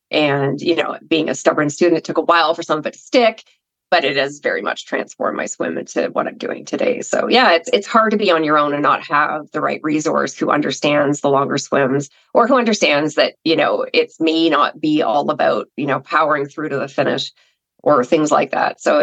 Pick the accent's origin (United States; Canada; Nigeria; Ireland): Canada; as a Canadian